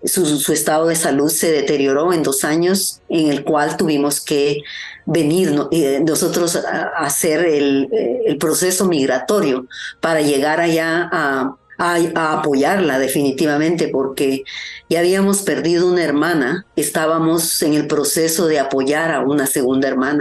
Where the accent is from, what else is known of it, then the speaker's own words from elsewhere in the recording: Guatemala; soy de Guatemala.